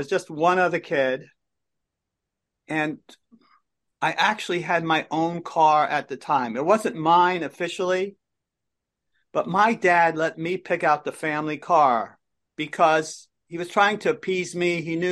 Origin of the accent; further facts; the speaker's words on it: The Bronx, New York, United States; I grew up in the Bronx in New York.